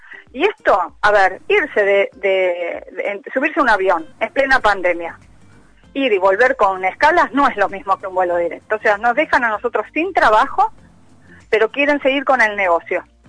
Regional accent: Argentina; nosotros, que somos profesionales aeronáuticos argentinos

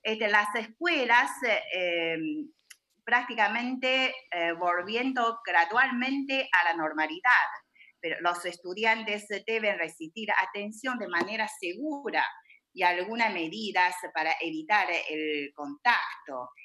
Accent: Harbin, Heilongjiang, China; la ciudad de Harbin, que yo soy de ahí, de mi ciudad natal de Harbin, es la capital de provincia de Heilongjiang, cerca de Rusia

